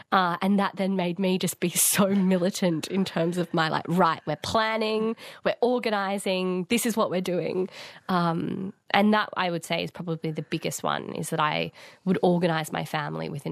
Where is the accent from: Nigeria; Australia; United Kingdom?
Australia; New South Wales; and I grew up on the Northern Rivers and would go to her house